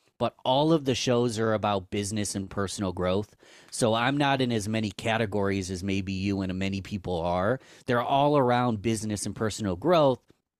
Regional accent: Rochester, New York, United States; I'm from Rochester, New York, in the United States.

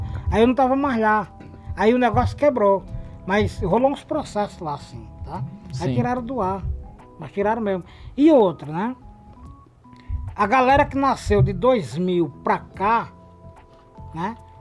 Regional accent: Northeast Region, Brazil; Mas eu sou nordestino e eu vim de lá. E eu conheço.

